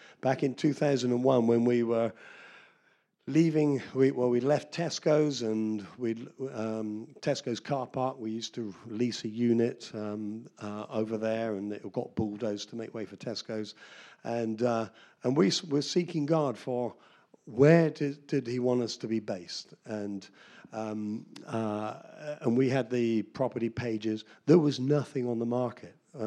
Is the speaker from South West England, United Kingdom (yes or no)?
yes; Taunton, South West England, United Kingdom; And I'm a Taunton boy. I grew up near Kingston St. Mary on a farm.